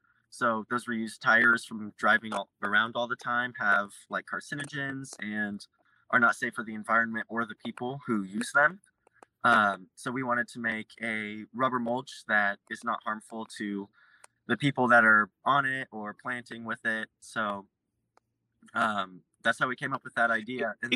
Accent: Lafayette, Indiana, United States; So I grew up in Lafayette, Indiana, so not too far from home.

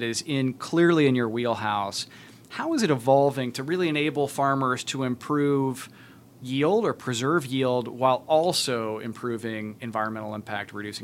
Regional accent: Indiana, United States; I grew up in Tipton County, Indiana, and I remember seeing the Pioneer signs along the side of the road.

